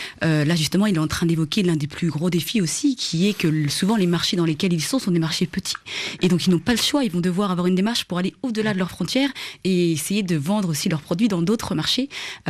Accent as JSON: {"language": "French", "country": "France", "tie": "born there", "said": "Je suis née en France."}